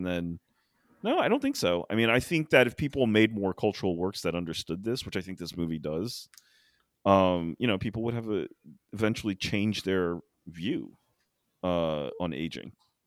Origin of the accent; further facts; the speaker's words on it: United States; It's like he lived in what seemed to be, to me as an American, to be an extremely nurturing and cooperative society for someone like him.